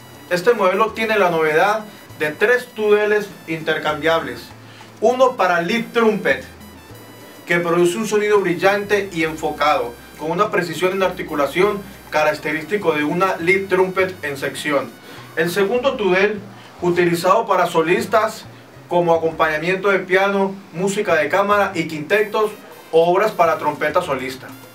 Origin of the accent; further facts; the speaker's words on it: Colombia; soy trompetista colombiano.